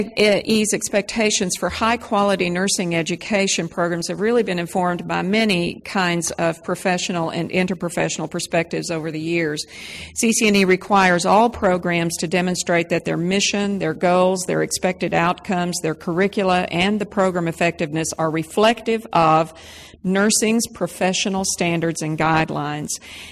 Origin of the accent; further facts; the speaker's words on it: Texas, United States; accent: Texas; If you have difficulty with my Texas accent, stop me afterwards and I'll do the interpretation for you a little bit better.